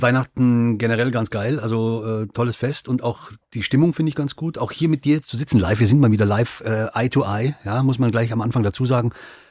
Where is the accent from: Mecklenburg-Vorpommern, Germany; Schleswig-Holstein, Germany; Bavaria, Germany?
Bavaria, Germany; Die Stadezeit, wie man bei uns in Bayern sagt.